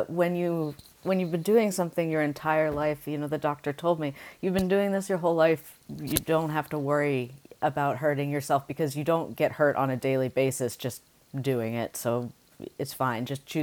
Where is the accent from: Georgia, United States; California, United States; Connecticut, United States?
California, United States; And I'm a cold person normally. Like, I'm from California. I'm cold all the time.